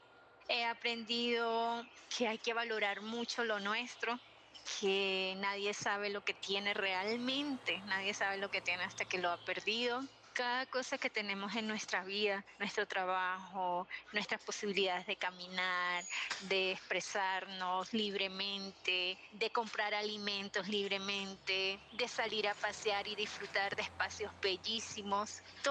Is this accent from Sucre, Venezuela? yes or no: no; San Cristóbal, Táchira, Venezuela; now in Colombia; Tengo 39 años. Vengo de la ciudad de San Cristóbal, en el estado Táchira, en Venezuela.